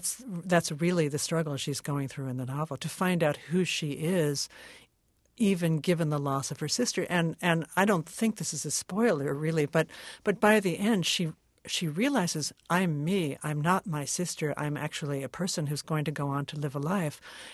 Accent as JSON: {"language": "English", "town": "Brooklyn", "region": "New York", "country": "United States", "tie": "born or raised there", "said": "I mean, I grew up in Brooklyn, but and in my neighborhood, there was still, you know, Brooklyn, the city of churches."}